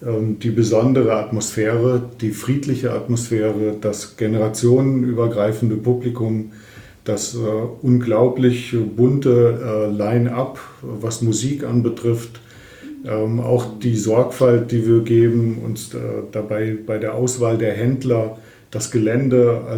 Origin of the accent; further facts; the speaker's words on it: Lendringsen, North Rhine-Westphalia, Germany; born there; moved away as an adult; now in Fulda, Germany; Ja, ich bin 1958 in Lendringsen im Sauerland geboren und dann mit 20, also 1978, zum Studium nach Fulda gekommen